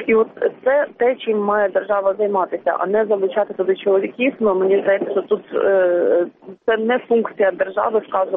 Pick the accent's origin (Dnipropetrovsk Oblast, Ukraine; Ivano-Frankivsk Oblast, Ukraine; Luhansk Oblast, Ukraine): Dnipropetrovsk Oblast, Ukraine; Dnipro; я сама з Дніпропетровська